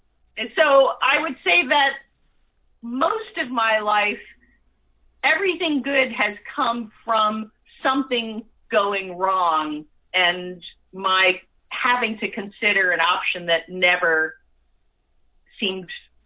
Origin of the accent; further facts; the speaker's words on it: St. Petersburg, Florida, United States; which is in my hometown, on the coast of Tampa Bay, where I grew up.